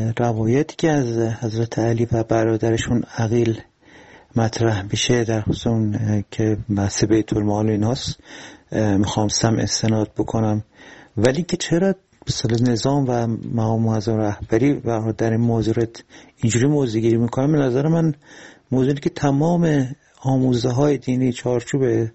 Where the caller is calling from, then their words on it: Tehran, Tehran Province, Iran; از تهران هستم، درود بر شما.